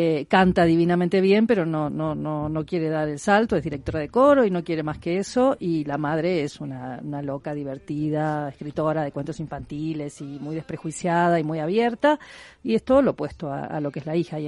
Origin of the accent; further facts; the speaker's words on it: Argentina; lo digo yo como argentina